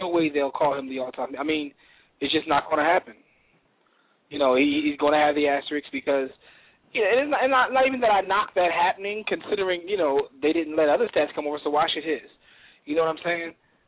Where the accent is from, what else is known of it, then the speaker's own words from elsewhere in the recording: United States; We don't look at ourselves as being global citizens. We're just American citizens.